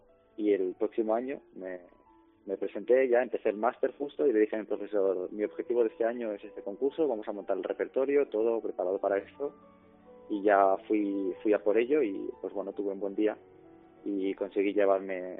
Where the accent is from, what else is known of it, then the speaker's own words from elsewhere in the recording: Balearic Islands, Spain; soy un chico mallorquín, tengo 24 años ahora, soy pianista